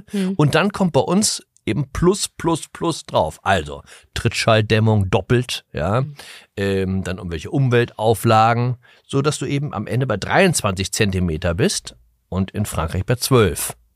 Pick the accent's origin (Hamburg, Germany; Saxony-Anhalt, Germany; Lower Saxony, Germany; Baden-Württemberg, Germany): Hamburg, Germany; Ich bin ja in Hamburg groß geworden.